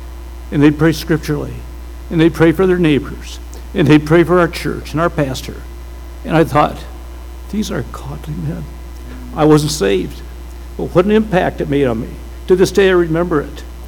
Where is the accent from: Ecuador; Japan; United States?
United States; Stanton, Michigan; he got a church started in my hometown of Stanton, Michigan.